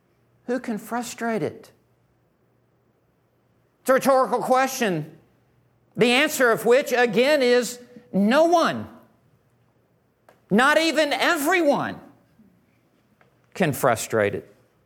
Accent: Memphis, Tennessee, United States; When I went off to college a million years ago, I grew up in Memphis, Tennessee.

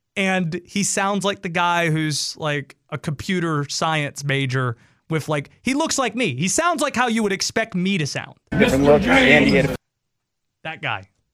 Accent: North Carolina, United States; I grew up outside of Raleigh. I know that fan base very well.

